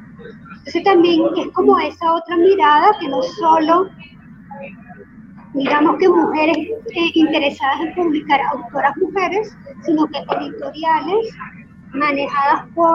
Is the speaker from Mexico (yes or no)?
no; Venezuela; yo como venezolana en la cultura